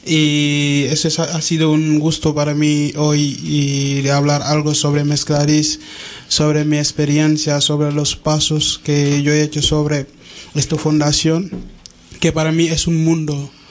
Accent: Senegal; Yo soy de Senegal.

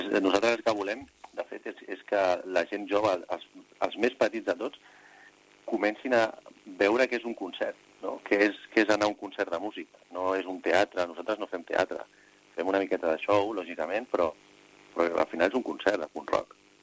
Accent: Barcelona, Catalonia, Spain; som d'aquí, som de Barcelona, moltes nits de festa per la plaça real

